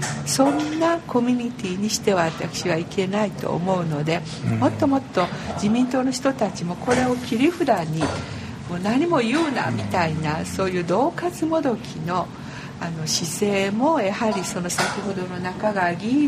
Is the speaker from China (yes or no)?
no; United States; now in Japan; 私たちはアメリカから来ているけれども、それなりに地域にも貢献してはいなくはない家族だと思っているんですけれども